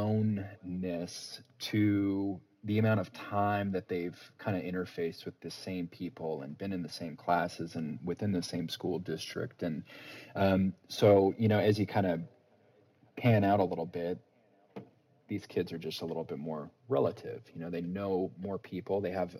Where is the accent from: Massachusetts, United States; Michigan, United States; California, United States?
California, United States; Sacramento; also born or lived in North Carolina / Canada / Texas; I grew up in Sacramento, Southern California, and like I said, you know, North Carolina and Canada.